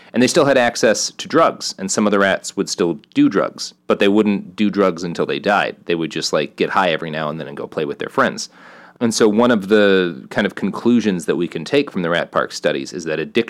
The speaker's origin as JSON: {"language": "English", "town": "Plano", "region": "Texas", "country": "United States", "tie": "born or raised there", "said": "I grew up in Plano"}